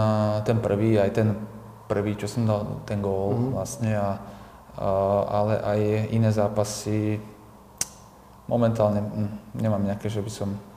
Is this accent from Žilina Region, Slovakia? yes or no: yes; Žilina, Žilina Region, Slovakia; čo som ako registroval ako Žilinčan